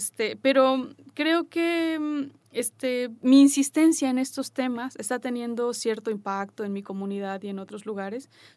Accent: Veracruz, Mexico; lo que me encanta es presentarme con la gente y sorprenderla diciéndole que soy de la Mixteca Veracruzana

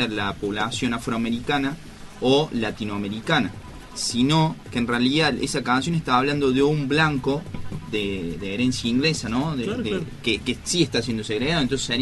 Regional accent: Argentina; born there; Por suerte nací en Argentina.

